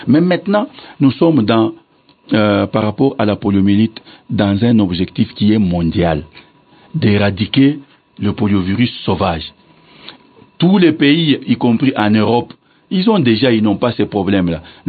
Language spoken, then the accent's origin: French; DR Congo; Le calendrier, chez nous, en RDC